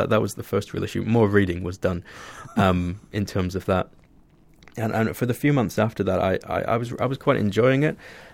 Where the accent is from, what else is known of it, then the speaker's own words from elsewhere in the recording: Scotland, United Kingdom; now in London, United Kingdom; because I'm from the Shetland, I don't know public transport, cities, anything like